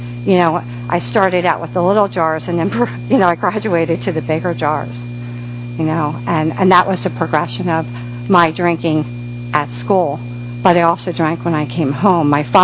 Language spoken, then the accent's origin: English; Philadelphia, Pennsylvania, United States; I grew up in Philadelphia area in the suburbs. And I came from an Irish Catholic family.